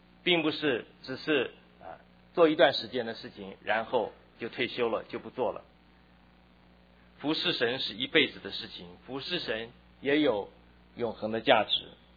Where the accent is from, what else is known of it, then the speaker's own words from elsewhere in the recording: China; 自己的品格、修身、齐家和我们中国人讲的非常的像。